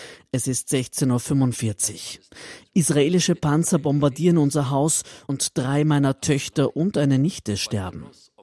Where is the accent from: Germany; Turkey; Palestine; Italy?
Palestine; now in Canada; Aber ich stamme aus Palästina.